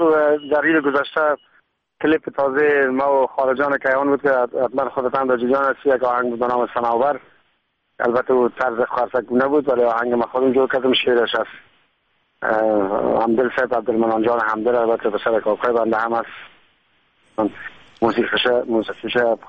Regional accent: Afghanistan; اگر چه به افغانستان با سپانسر ضرورت ندارم وطن خودم است

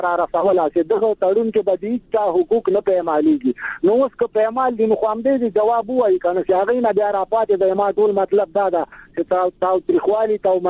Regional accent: Afghanistan; زه یو افغان یم

